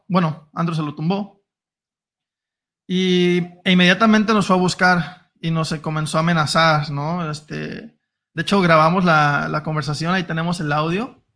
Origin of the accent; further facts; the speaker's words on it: Mexico; also born or lived in United States; Nada más hay una confusión, yo soy de México.